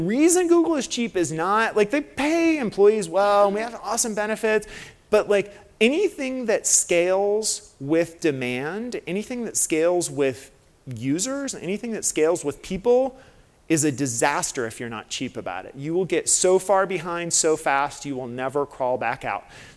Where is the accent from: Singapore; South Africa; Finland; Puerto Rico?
Puerto Rico; Yeah, I grew up in Puerto Rico.